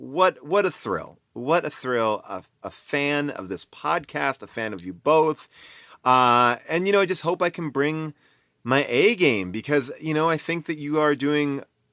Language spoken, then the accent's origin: English; New York, United States; I was from Long Island, so it wasn't that far of a trip.